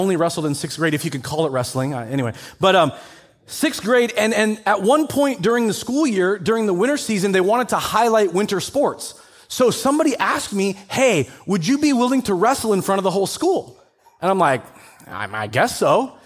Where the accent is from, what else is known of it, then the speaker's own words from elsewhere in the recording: Everett, United States; I grew up in this community. I was born in Everett, spent a lot of time all the way through the school district here.